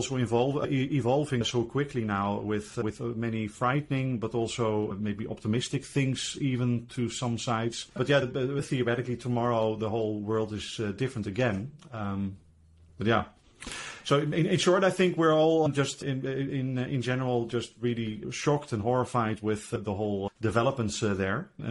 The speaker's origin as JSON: {"language": "English", "country": "Netherlands", "said": "I'm from the Netherlands."}